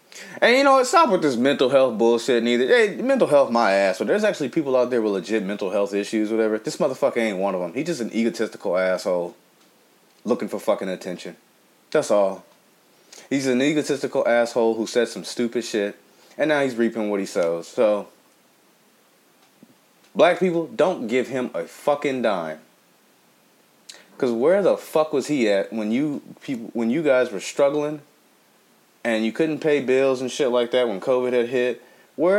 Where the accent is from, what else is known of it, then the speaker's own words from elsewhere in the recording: Compton, California, United States; You know, I'm from Compton. I went to Dominguez High.